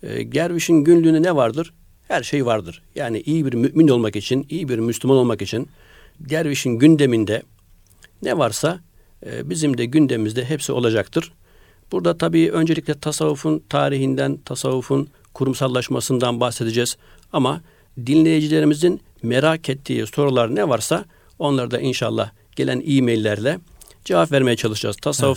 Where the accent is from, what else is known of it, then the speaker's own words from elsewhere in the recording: Bandırma, Balıkesir, Turkey; born there; now in Istanbul, Turkey; 1971 Bandırma doğumluyum. 1993'te Marmara Üniversitesi İlahiyat Fakültesini bitirdim.